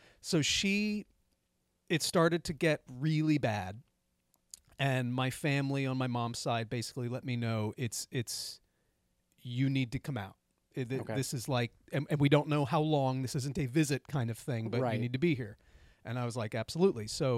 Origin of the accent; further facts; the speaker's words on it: Florida, United States; But, so I grew up in Florida.